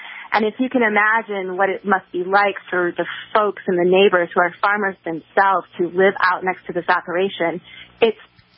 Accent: Michigan, United States; moved away; I grew up in Michigan, but I have since relocated to Oregon.

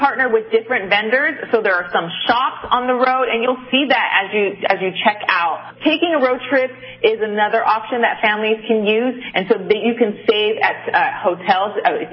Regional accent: Los Angeles, California, United States; I grew up in Los Angeles, and our family was on the East Coast.

